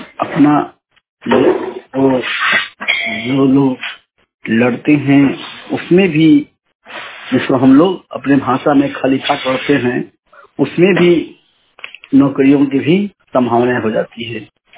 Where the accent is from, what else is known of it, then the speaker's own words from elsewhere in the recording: Dharampura, Bihar, India; धर्मपुरा का रहने वाला हूँ।